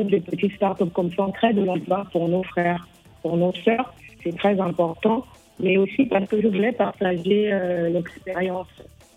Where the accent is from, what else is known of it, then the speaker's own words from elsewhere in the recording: Gabon; Déjà parce que je suis gabonaise. Je suis gabonaise.